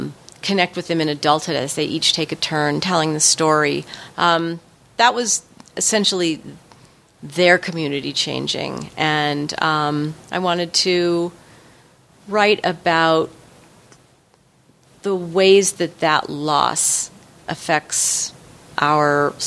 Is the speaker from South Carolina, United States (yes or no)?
no; Stanford, California, United States; I grew up on the Stanford campus. It was very groomed and tidy, and we had sidewalks and stores we could ride our bikes to.